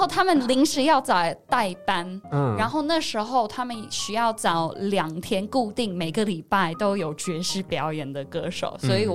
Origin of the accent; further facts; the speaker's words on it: Canberra, Australian Capital Territory, Australia; now in Taiwan; 我毕业之后，我想来台湾就是发展一下，因为我来自城市，真的。真的是很小，我来自坎培拉